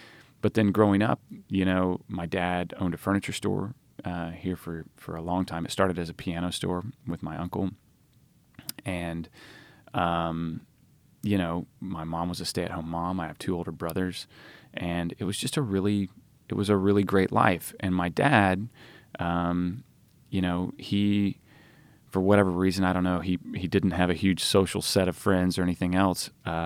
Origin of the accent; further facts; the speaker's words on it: Little Rock, Arkansas, United States; You know, I love Little Rock. And I love Arkansas by extension